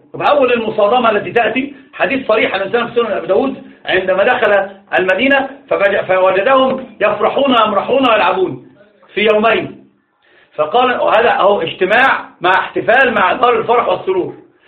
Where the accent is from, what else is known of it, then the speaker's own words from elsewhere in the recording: Upper Egypt, Egypt; زي صعيدا عندنا، انا صعيدي ايضا